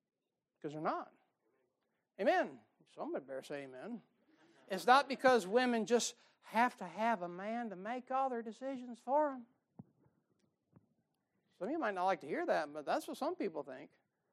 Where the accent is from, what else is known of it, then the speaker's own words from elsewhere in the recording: United States; I'm American. You know what you're taught? Equal opportunity employment, right?